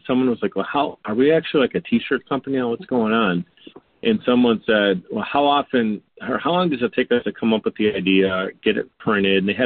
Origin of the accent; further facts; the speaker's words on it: Buffalo, New York, United States; when you're born and raised in Buffalo, you better believe that you're a member of Bill's Mafia.